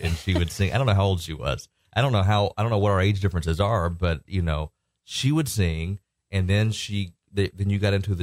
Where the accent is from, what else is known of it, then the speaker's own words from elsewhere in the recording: Warner Robins, Georgia, United States; has to be where I grew up in Warner Robins, Georgia.